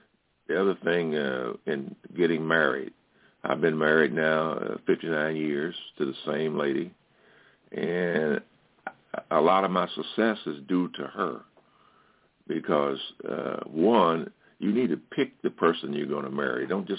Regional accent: St. Louis, Missouri, United States; born there; I was born in St. Louis, Missouri, and never was a lover of school at that time

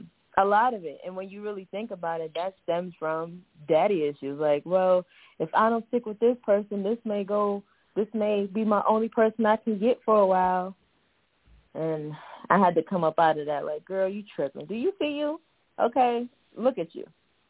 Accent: Brooklyn, New York, United States; also born or lived in Staten Island; I grew up in Brooklyn and also in Staten Island too

